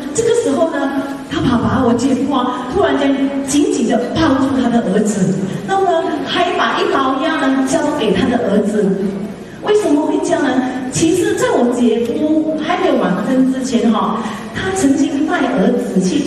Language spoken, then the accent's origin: Chinese; Kedah, Malaysia; now in Kuala Lumpur, Malaysia; ，其实呢我是北马人，吉打州嫁到吉隆坡